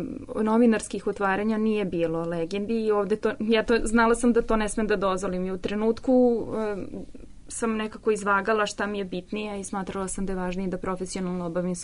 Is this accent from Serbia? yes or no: yes; Serbia; da ja budem instrumentalizowana kao i Srpkinja koja radi za Ministarstvo kulture Albanije u tom trenutku.